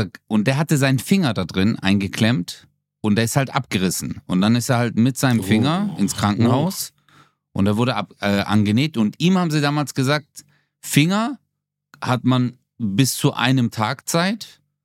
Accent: Gelsenkirchen, North Rhine-Westphalia, Germany; ich bin in Gelsenkirchen aufgewachsen. Mein Leben war so hart in einem Einfamilienhaus.

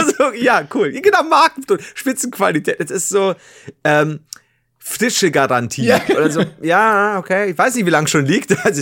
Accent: Osnabrück, Lower Saxony, Germany; Ich komme zum Glück aus Osnabrück.

